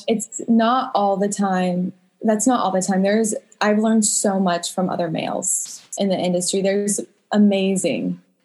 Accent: Omaha, Nebraska, United States; We grew up in Omaha, Nebraska. That's where we're from.

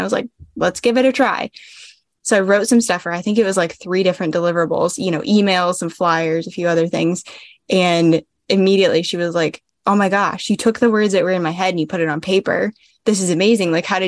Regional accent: North Carolina, United States; I moved around a ton as a kid, shockingly. Grew up for the most part in North Carolina.

